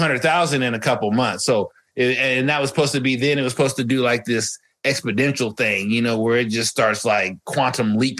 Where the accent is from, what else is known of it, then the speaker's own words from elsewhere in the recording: United States; But as an American, I would like to have, you know, I got some more home improvement stuff I need done.